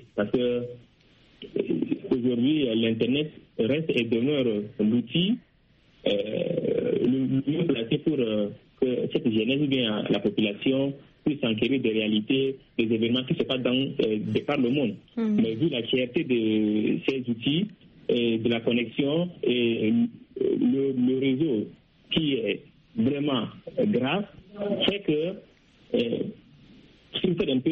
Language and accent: French; Chad; now in Maroua, Cameroon; Maroua, bon, moi je suis italien, je suis juste à Maroua, au Cameroun pour les raisons d'études.